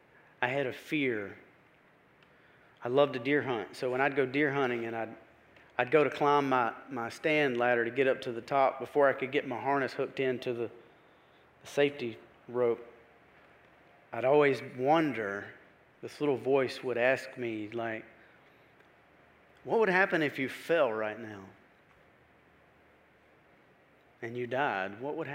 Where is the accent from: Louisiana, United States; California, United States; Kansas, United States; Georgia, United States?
Georgia, United States; Brunswick; I was born and raised in Brunswick, down on the coast.